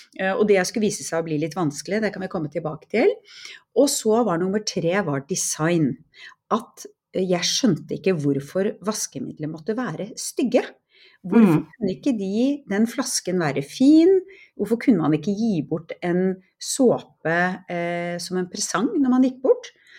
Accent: Bærum, Akershus, Norway; now in Drammen, Norway; Jeg har vokst opp i Bærum, jeg bor nå i Drammen, men vi hadde et småbruk i Volden i Asker der jeg vokste opp, hvor besteforeldrene mine bodde.

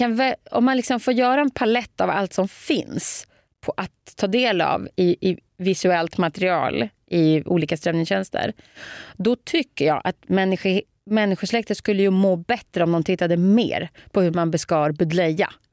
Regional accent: Sweden; jag själv är ju svenska mitt modersmål.

